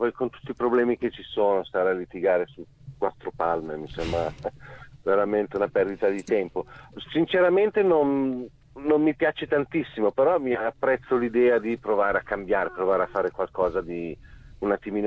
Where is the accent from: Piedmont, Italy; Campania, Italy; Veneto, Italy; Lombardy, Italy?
Lombardy, Italy; Milan; now in Australia; Sono nato a Milano, mi sono trasferito in Australia da 17 anni.